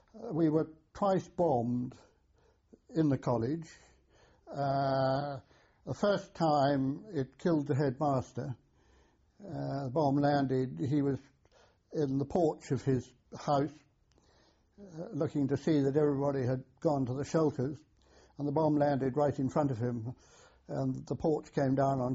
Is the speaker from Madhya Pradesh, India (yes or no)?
yes; Jabalpur, Madhya Pradesh, India; born there; I was born in Jabalpur, India, which was in those days known as Central Provinces.